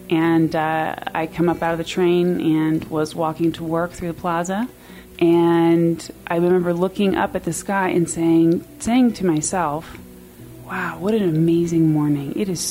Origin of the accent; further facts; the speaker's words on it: New York, United States; So often as a New Yorker, you are just on the go, go, go